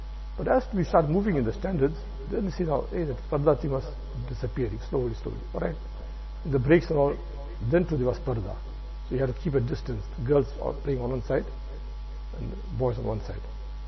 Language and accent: English; India; moved away; When I came from India, 81, 82, 83, somewhere, I came 78, then after that.